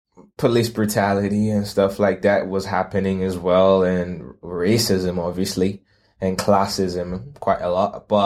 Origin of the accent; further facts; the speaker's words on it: Zimbabwe; where I grew up in Zimbabwe, where I wasn't surrounded by that at all. It was mainly just my own people.